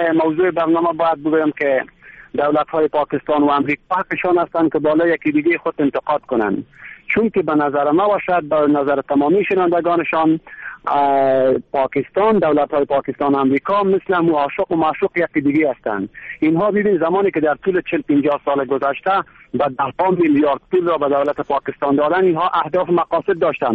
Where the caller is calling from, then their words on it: Mazar-i-Sharif, Balkh, Afghanistan; از مزار شریف آمدیم.